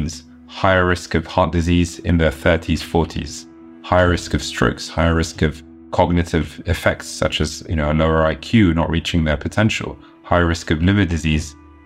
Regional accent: United Kingdom; I'm a British Egyptian pediatric neurologist.

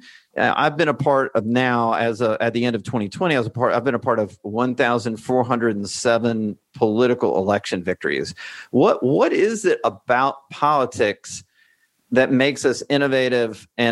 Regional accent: Alabama, United States; I grew up in Alabama, and all I really cared about growing up was college football.

